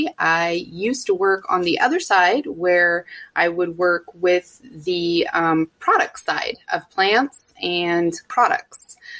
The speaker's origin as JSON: {"language": "English", "town": "Sonoma", "region": "California", "country": "United States", "tie": "born or raised there", "said": "I'm actually from the Sonoma area. My family is from there. I grew up there."}